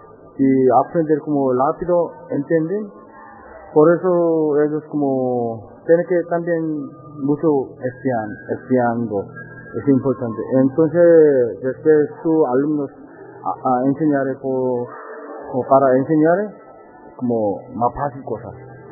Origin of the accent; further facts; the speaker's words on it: South Korea; Spanish is a second language; Como yo soy Corea del Sur, como yo estudié Lusto, Austria, Estados Unidos, Corea del Sur, de dirección de orquesta.